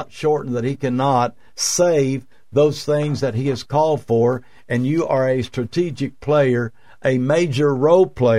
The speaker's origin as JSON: {"language": "English", "region": "Wyoming", "country": "United States", "said": "I'm from Wyoming."}